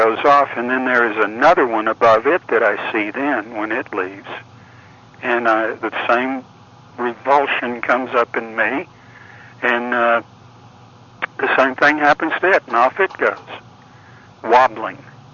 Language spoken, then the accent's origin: English; Las Vegas, New Mexico, United States; born there; also born or lived in Texas; My mother had left my father and come to live with her father. And she had a job in Las Vegas, New Mexico, where I was born. Something happened, and she came to Texas with me, her brother, and her cousin.